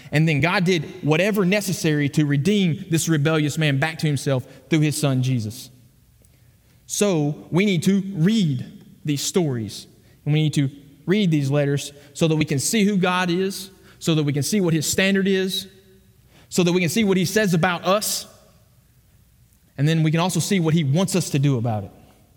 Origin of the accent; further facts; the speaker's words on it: Bryant, Arkansas, United States; He was on furlough in my hometown of Bryant